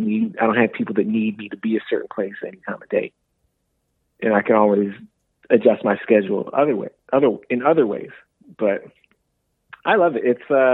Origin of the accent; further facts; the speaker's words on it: Canada; it's a lot of growing up stories about growing up in Canada, but it's also about growing up black. Like for me, it's about growing up black and American in Canada with two halves of your family that don't get along.